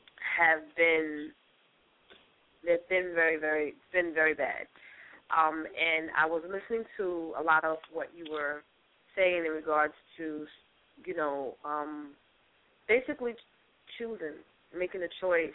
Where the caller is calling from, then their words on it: Brooklyn, New York, United States; I'm calling from Brooklyn, New York.